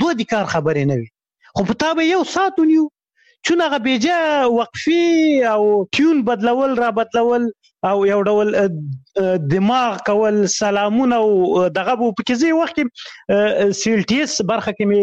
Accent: Khyber Pakhtunkhwa, Pakistan; ما ماشومتوب په شمشتو کې تیر کړی، شمشتو مهاجرینو کمپوس هغه دی، هغه پخواني جهادي رهبرانو ندیو رهبر کمپو، مشهور کمپو، زه په هغه کې لوی سوی وم

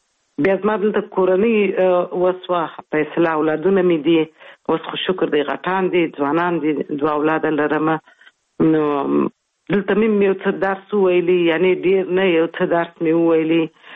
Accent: Kabul, Afghanistan; also born or lived in Kandahar; اصلا خو زه زیږیدلې په کندهار کې یم خو دغه دقیق مې دی نیم کال وم څلور میاشت وم درو میاشت وم کابل ته تللی و میشت سوي و

